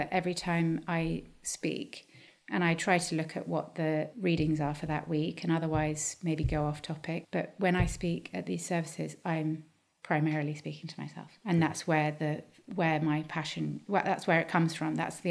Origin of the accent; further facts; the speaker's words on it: London, United Kingdom; I grew up in London.